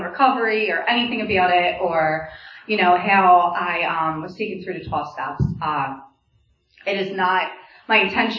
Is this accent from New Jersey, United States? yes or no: yes; New Jersey, United States; I was born and raised in New Jersey by two parents.